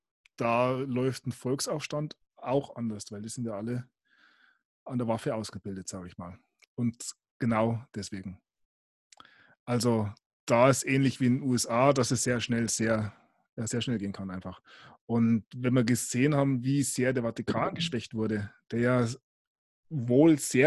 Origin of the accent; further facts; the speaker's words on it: Bavaria, Germany; aber in Österreicher kenne ich als Bayer.